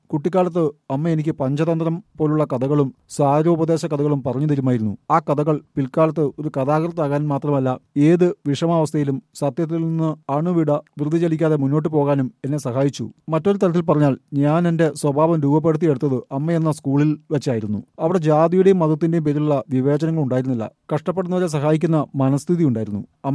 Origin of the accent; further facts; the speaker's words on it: Pallikkunnu, Kerala, India; ഞാൻ ജനിച്ചു വളർന്ന പള്ളിക്കുന്ന് എന്ന ദേശം നായർ സമുദായാംഗങ്ങൾ മാത്രം അധിവസിക്കുന്ന ഒരു അഗ്രഹാരം പോലെയായിരുന്നു.